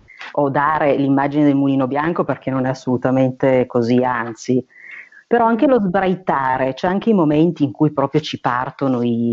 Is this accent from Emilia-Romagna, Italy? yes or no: no; Piedmont, Italy; sono del Basso Piemonte, sono nata in provincia di Asti, ma poi mi sono trasferita all'estero, cioè in provincia di Cuneo.